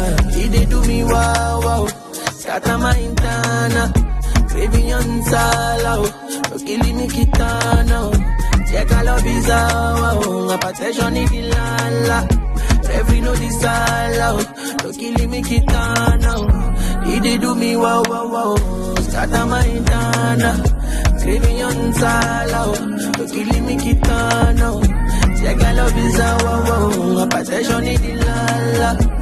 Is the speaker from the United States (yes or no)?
no; Nigeria; As a Nigerian boy, we say boost bass, and she collect them.